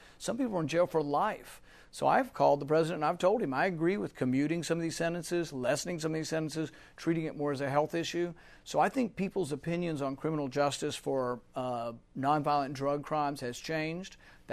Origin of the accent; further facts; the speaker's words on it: Texas, United States; I'm not against early voting. I grew up in Texas. We voted early for a month or two before elections for probably 20 years, and Texas is still a Republican state.